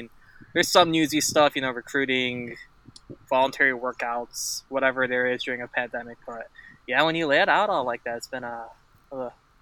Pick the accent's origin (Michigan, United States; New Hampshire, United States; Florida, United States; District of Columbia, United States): Michigan, United States; now in Missouri, United States; I mean, I'm not a Mizzou fan. Like, I grew up in Michigan. Like, I didn't really have any, like, ties here.